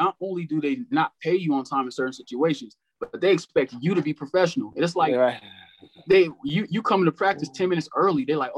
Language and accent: English; Arizona, United States; I'm from Arizona, but I mean, my people's in Baltimore and D.C.